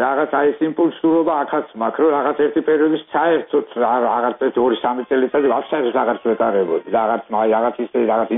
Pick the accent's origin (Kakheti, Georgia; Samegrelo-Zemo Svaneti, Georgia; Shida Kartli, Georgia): Kakheti, Georgia; Tsinandali; მე ბავშვობა წელი კახეთში მაგ გატარებული და ჩემი იყო წინანდლი და წელი ჩემი ბავშვობა წინანდალში მაგ გატარებული